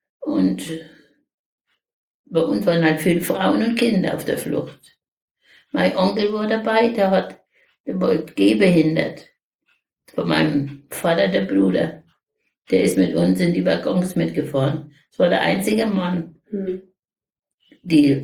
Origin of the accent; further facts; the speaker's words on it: Świdnica, Lower Silesian Voivodeship, Poland; born there; In Schweidnitz in Niederschlesien.